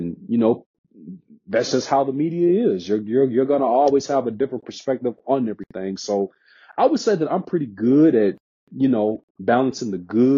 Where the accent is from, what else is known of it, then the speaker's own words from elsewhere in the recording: Memphis, Tennessee, United States; You know, I grew up in Memphis, Tennessee, pretty much my whole entire life.